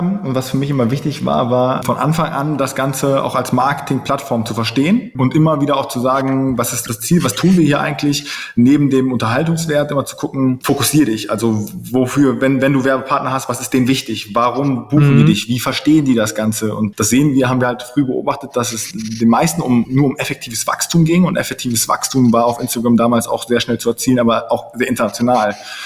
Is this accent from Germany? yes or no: yes; Cologne, North Rhine-Westphalia, Germany; und ich aus Köln.